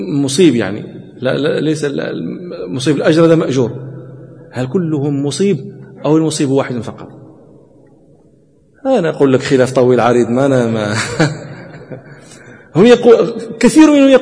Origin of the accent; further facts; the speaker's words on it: Morocco; وكان يحضر دكتورة عندنا في المغرب